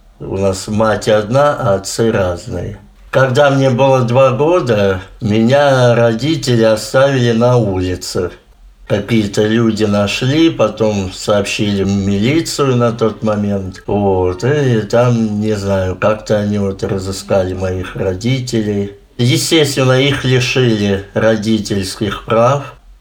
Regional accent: Krasnoslobodsk, Volgograd Oblast, Russia; born there; Родился я в Краснослободске 1992 года.

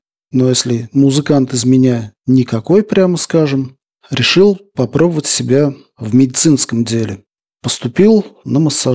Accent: Buguruslan, Orenburg Oblast, Russia; Я родился весной в городе Бугуруслане Оренбургской области.

